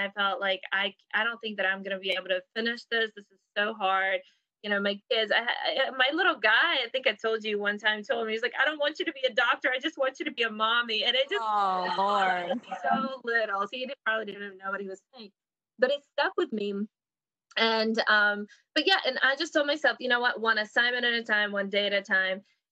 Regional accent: Saint Petersburg, Russia; English is a second language; Okay, so I will say my hometown, St. Petersburg, Russia, is probably still one of the most beautiful cities that I have ever been to.

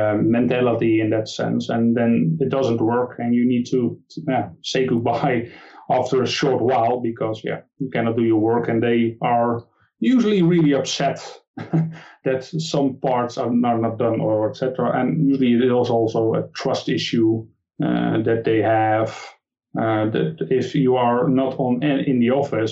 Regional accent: Netherlands; Like I said, I'm from the Netherlands, so my name is really Dutch.

